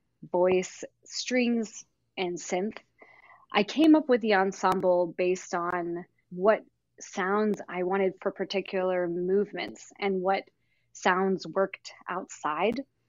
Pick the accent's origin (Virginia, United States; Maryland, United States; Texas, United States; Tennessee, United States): Tennessee, United States; You know, funnily enough, I grew up in East Tennessee.